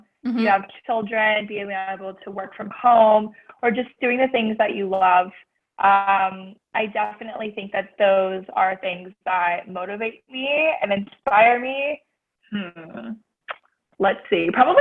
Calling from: Florida, United States; I am tuning in from Palm Beach County, Florida.

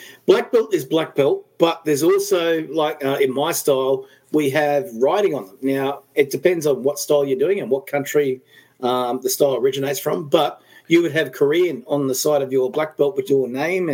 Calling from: Gold Coast, Queensland, Australia; I come to you from Quinlan's Cantina in the Gold Coast of Australia

